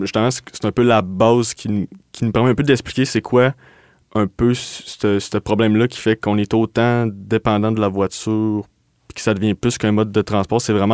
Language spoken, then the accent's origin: French; Quebec, Canada; Je viens de la banlieue de Québec. Je suis un peu éloigné, mais pas autant